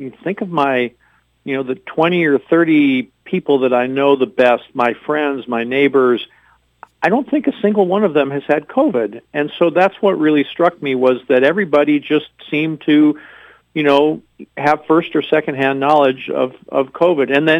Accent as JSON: {"language": "English", "town": "Fergus Falls", "region": "Minnesota", "country": "United States", "tie": "born or raised there", "said": "I am from Fergus Falls, Minnesota, so yeah. I grew up in Otter Tail County and still have a lot of relatives throughout rural Minnesota and North Dakota."}